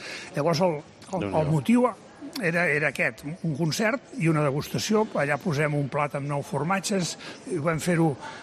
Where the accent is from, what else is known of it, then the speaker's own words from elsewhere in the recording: Terrassa, Catalonia, Spain; jo sóc nascut a Terrassa, que és una ciutat a prop de Barcelona. Sóc un jove d'una ciutat industrial que va estudiar capacitació agrària per anar-se'n a viure al camp